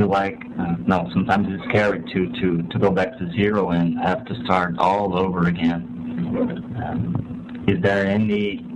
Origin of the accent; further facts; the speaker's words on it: Brazil; I'm from Brazil.